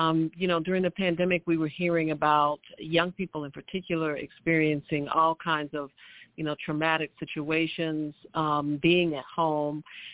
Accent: Chicago, Illinois, United States; You know, I grew up in Chicago, and obviously, you know, there were stories about bad things that happened, but not the way it seems like they are.

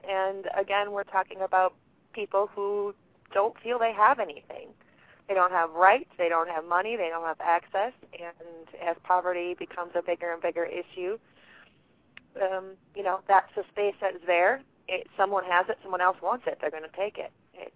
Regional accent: Milwaukee, Wisconsin, United States; I was originally from Milwaukee area in Wisconsin. There was some gang activity there further into the city than where I lived

